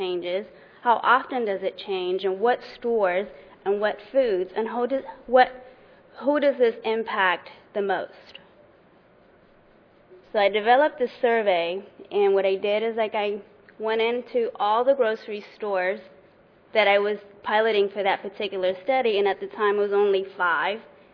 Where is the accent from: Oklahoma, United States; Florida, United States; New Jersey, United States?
New Jersey, United States; Newark; I am from Newark, New Jersey.